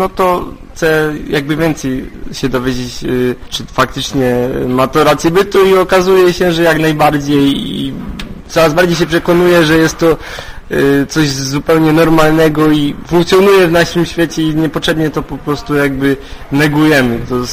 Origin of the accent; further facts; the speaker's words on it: Gorlice, Lesser Poland, Poland; now in Wrocław, Poland; pochodzę w ogóle ze wschodu Polski, z Gorlic, Małopolska i te tereny.